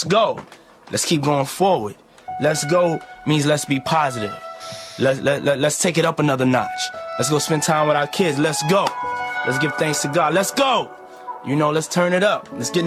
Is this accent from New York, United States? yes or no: yes; New York, United States; I'm from New York. I love New York. I love the city of New York.